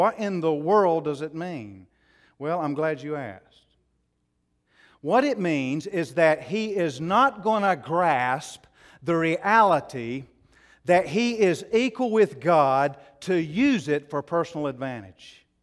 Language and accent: English; Asheville, North Carolina, United States; born there; I was born in Asheville in 1958. I grew up as a kid in a certain neighborhood with certain friends.